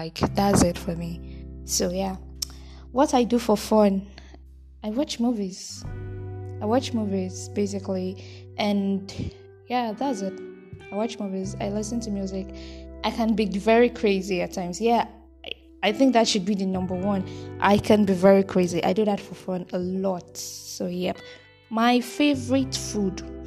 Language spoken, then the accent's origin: English; Port Harcourt, Rivers, Nigeria; where I stay in Port Harcourt, River State. I stay in Port Harcourt. I'm a Port Harcourt girl. I was born in Port Harcourt. I grew up in Port Harcourt. My whole life is in Port Harcourt. So, yeah. Age, I'm plus one.